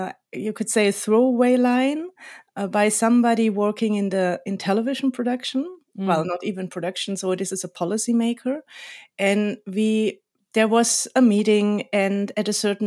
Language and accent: English; South Germany, Germany; So I grew up in the south of Germany.